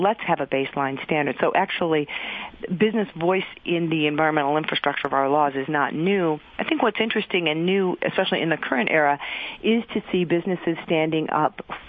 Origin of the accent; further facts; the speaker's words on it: Detroit, Michigan, United States; And so I grew up in Detroit, and the buggy whip manufacturer analogy applies.